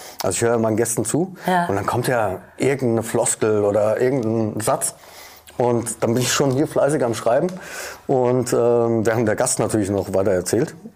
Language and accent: German; Frankfurt, Hesse, Germany; accent: Frankfurt dialect; das ist eigentlich meine Muttersprache. Frankfurterisch. Nicht Deutsch, sondern Frankfurterisch. Und also geboren in Frankfurt.